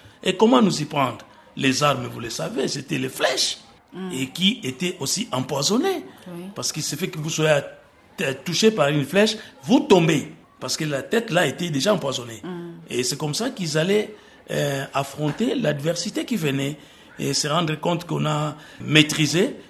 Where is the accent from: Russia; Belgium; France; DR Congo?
DR Congo; Bandundu; also born or lived in Kongo Central; Je suis Dinga de Bandundu, des parents nés à Kinshasa, grandis à Kinshasa, mais j'ai eu à faire toutes mes études depuis l'école primaire dans la province du Congo central